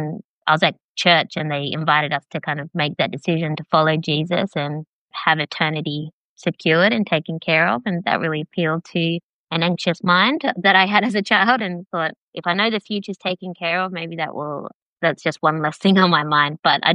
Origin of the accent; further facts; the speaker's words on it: Dubbo, New South Wales, Australia; also born or lived in Parkes; I grew up out in Central West New South Wales. So I was born in Parkes, but grew up mainly in Dubbo, where Dad worked as an electrician and Mum worked in one of the local schools. We lived on not a property, but like 5 acres outside of town.